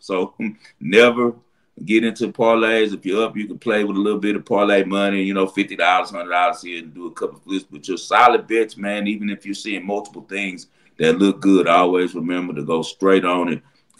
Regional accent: Texas, United States; now in Nevada, United States; The high school football is better than people think in Nevada. That was surprising me when I came here from Texas.

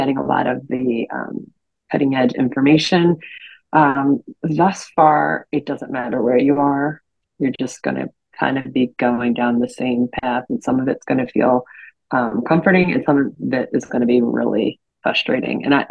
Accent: Philadelphia, Pennsylvania, United States; we lived in an urban environment where we were right outside of Philly. I was born in Philadelphia. So I'd always lived in that hustle and bustle.

